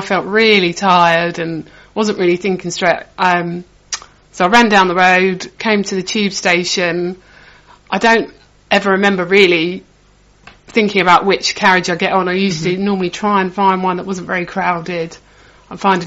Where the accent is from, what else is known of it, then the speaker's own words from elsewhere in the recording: Sittingbourne, South East England, United Kingdom; now in London, United Kingdom; From Kent.